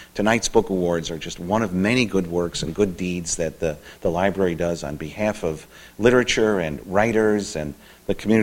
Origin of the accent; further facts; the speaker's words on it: United States; accent: American; Between their Scottish accent and my American accent, we just kept nodding at each other, nodding and smiling.